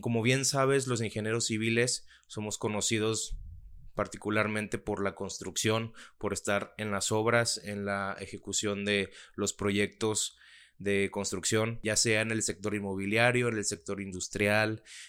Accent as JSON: {"language": "Spanish", "country": "Mexico", "said": "soy mexicano y tengo este espacio en el que te transmito mis experiencias"}